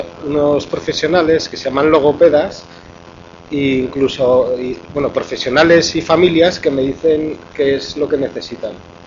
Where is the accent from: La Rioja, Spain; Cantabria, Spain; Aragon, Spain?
La Rioja, Spain; Nájera; Yo soy de La Rioja, de un pueblo que se llama Nájera, que está muy cerca de aquí.